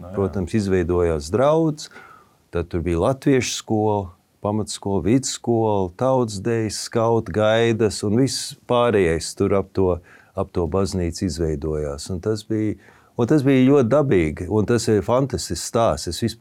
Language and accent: Latvian; Bronx, New York, United States; Es arī uzaugu Bronxā.